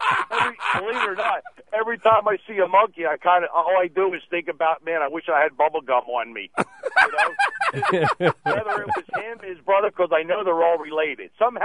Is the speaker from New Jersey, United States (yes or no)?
yes; New Jersey, United States; I grew up right outside of Atlantic City